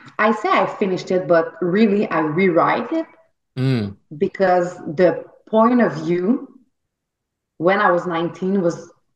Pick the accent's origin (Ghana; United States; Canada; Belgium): Canada; first language French; English is a second language; English isn't my first language. I'm French. I'm a French Canadian, but I write better than I talk in English.